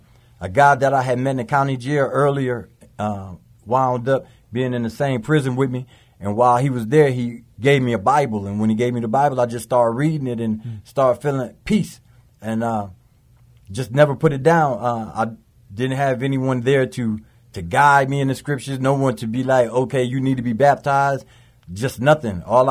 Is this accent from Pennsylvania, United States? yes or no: no; Niles, Michigan, United States; I'm from Niles, Michigan, born and raised there. I'm 44 years old, married with 5 children